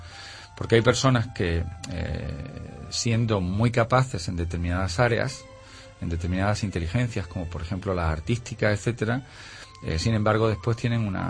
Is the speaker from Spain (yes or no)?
yes; Jaén, Andalusia, Spain; born there; Soy nacido en Jaén en febrero del 61. Soy de familia jiennense por parte de madre. … son de Andújar, de Marmolejo, de aquí muy cercano a la provincia de Córdoba